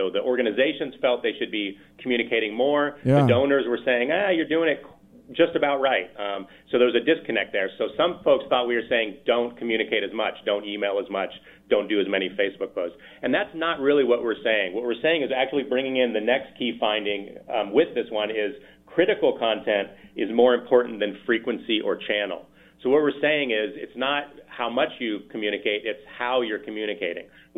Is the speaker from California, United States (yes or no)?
yes; Redondo Beach, California, United States; also born or lived in San Francisco; I am not. I was from Redondo Beach, California, down south, but I lived in San Francisco for about 7 years.